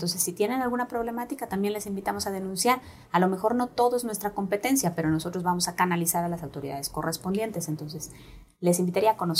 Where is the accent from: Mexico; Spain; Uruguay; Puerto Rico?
Mexico; Yucatán; Creo que eso es la clave que nos ha faltado como yucatecos y yucatecas